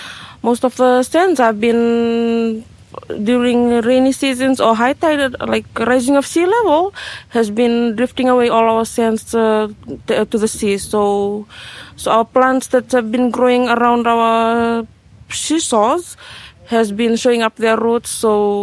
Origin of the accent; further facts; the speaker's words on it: Northern Division, Fiji; I'm originally from Karokotunua, the Kundrove, but I'm currently married here in the beautiful village of Ngarnivai.